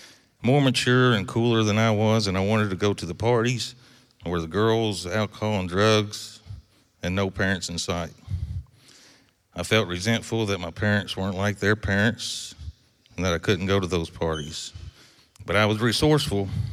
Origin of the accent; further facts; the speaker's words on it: Owensboro, Kentucky, United States; born there; I'm 41 years old. I was born here in Owensboro, Kentucky. January 1984.